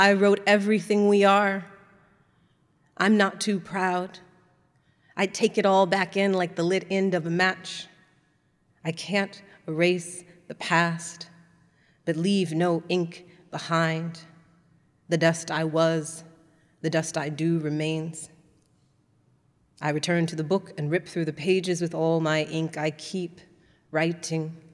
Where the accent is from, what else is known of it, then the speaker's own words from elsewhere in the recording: Kentucky, United States; I grew up in Kentucky